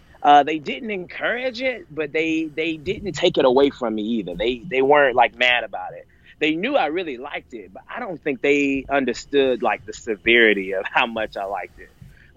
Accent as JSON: {"language": "English", "town": "Atlanta", "region": "Georgia", "country": "United States", "said": "Right. Yeah. I'm from Atlanta."}